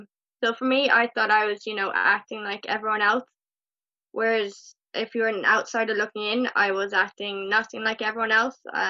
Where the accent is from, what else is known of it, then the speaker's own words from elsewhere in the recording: Ireland; I am from Ireland, in the very rural part of Ireland.